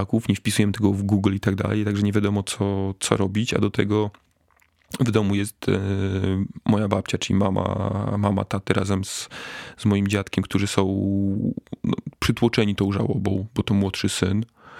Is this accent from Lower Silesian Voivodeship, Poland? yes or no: no; Białystok, Podlaskie Voivodeship, Poland; now in Warsaw, Poland; bo ja już wtedy mieszkałem od kilku lat w Warszawie, wrócić do rodzinnego Białegostoku